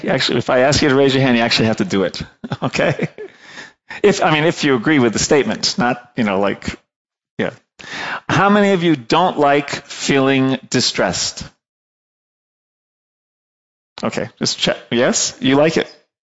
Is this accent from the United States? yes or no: no; India; we're familiar with Hindi, and we're familiar with a little Sanskrit, and we're from India.